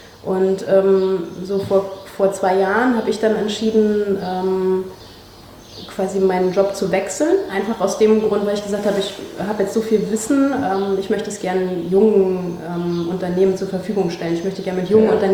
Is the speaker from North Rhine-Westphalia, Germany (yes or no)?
no; Mecklenburg-Vorpommern, Germany; Also ich bin hier aufgewachsen im Norden und zwar auf dem Fischland. Habe da quasi meine Kindheit verbracht und meine Jugend.